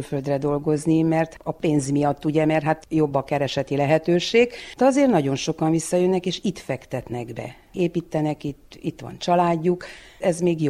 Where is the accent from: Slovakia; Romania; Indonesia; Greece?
Romania; Nyárádmagyarós, Mureș County; Ez valahogy olyan felemelő érzés, hogy itt születtem, itt a munkahelyem, és sose vágytam elmenni.